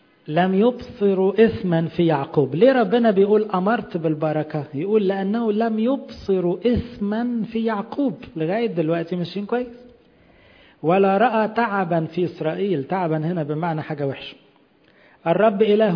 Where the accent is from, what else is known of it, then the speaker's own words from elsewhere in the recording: Egypt; عشان كده احنا بنفتخر ان احنا مصريين